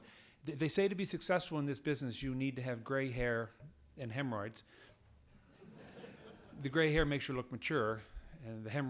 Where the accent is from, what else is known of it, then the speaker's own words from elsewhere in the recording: Halifax, Nova Scotia, Canada; I am from Halifax, Nova Scotia, as you heard in the introduction.